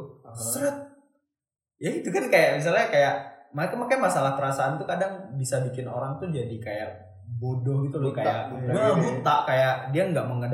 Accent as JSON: {"language": "Indonesian", "town": "Bogor", "region": "West Java", "country": "Indonesia", "said": "Di Bogor, gue lihat kan gue orang Bogor sih ya."}